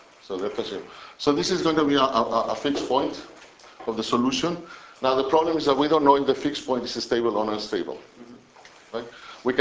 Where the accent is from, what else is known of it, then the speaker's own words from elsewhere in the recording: Mexico; I'm from Mexico, so we combine all of U's and B.